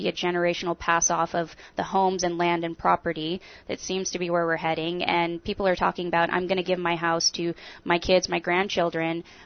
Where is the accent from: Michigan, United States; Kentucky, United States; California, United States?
California, United States; La Cañada; moved away; also born or lived in Pasadena / Glendale; So I grew up in, La Cañada, and then around the Pasadena Glendale ar